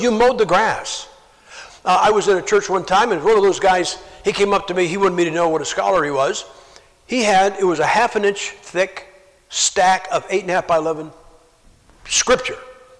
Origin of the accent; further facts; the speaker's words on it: Ohio, United States; now in Idaho, United States; You know, like I'm from Ohio. We live in Idaho